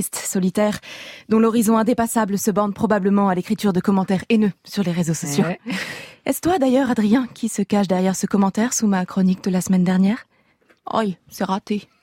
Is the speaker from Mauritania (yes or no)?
no; Marseille, Provence-Alpes-Côte d'Azur, France; j'ai grandi à Marseille.